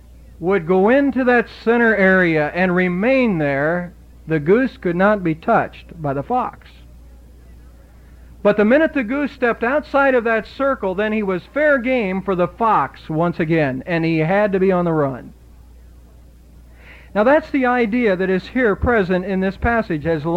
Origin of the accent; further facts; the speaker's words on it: Ohio, United States; Up north, where I was raised in Ohio